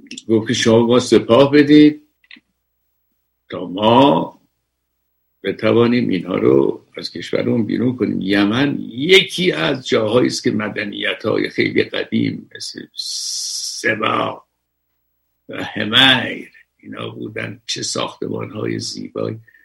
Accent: Iran; خود ما ایرانی هستیم

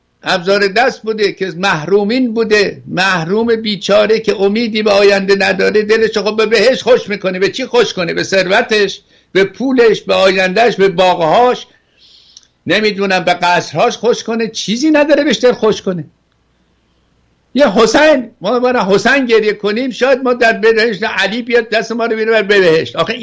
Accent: Iran; moved away; چون من از ایران که اومدم 45 سال بود

